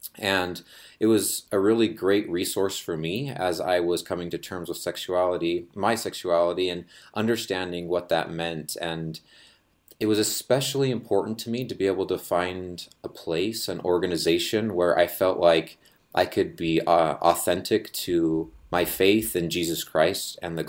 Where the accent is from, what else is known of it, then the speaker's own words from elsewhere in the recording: Orem, Utah, United States; I grew up mostly in Orem, Utah